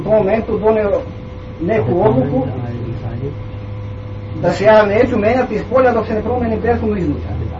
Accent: Belgrade, Serbia; odakle ste vi, iz Beograda? I mi smo rekli, iz Beograda

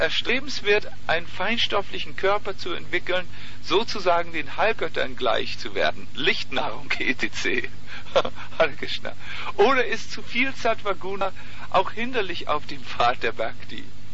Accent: Germany; born there; Ich bin ja auch in Deutschland geboren worden.

